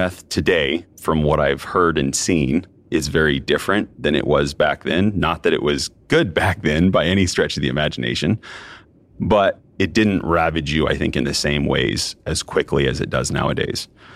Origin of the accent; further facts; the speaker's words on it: Oregon, United States; Typically, I acknowledge that I grew up in Southern Oregon.